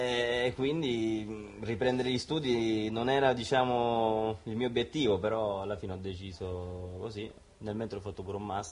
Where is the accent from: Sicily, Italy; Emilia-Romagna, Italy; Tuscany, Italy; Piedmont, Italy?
Sicily, Italy; E io sono siciliano